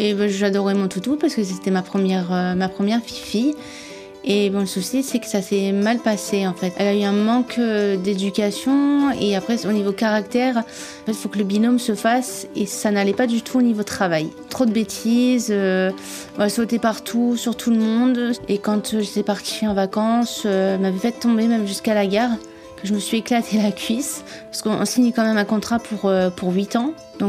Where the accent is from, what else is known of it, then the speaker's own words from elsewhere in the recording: Carvin, Hauts-de-France, France; moved away as an adult; j'ai 34 ans et je suis née à Carvin. J'y suis restée jusqu'à l'âge de 19 ans et ensuite je suis allée vivre chez mon père qui était à Nice.